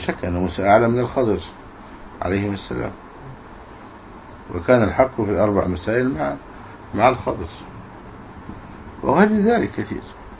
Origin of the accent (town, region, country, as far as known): Egypt